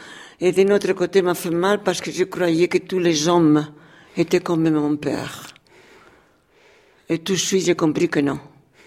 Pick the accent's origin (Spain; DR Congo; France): Spain; Madrid, Community of Madrid; born there; French is a second language; Je suis née à Madrid un 16 mars 1933. Ça veut dire que j'aurai 85.